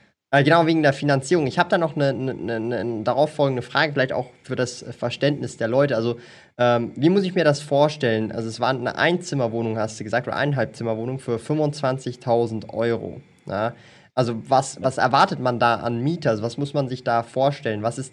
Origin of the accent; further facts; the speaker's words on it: Switzerland; Also wenn ich sowas in Zürich bekommen würde, ich wär ganz ehrlich dabei.